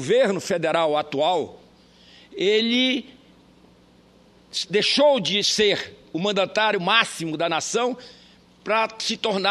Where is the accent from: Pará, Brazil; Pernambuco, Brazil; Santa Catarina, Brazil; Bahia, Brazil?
Pará, Brazil; e quando dizia diziam lá no meu estado que era de, porque nós éramos de oposição